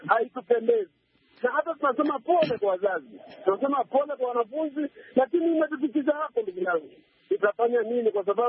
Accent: Kenya; sisi ni Wakenya

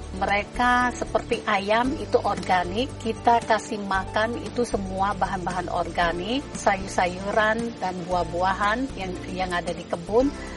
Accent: Palembang, South Sumatra, Indonesia; now in United States; saya start buat empek-empek karena saya aslinya dari Palembang.

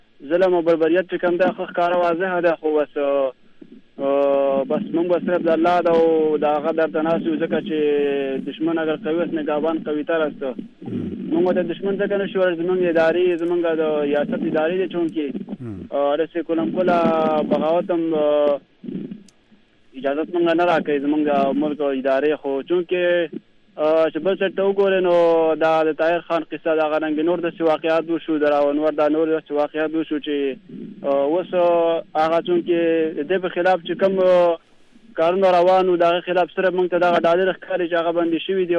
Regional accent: Khyber Pakhtunkhwa, Pakistan; now in Saudi Arabia

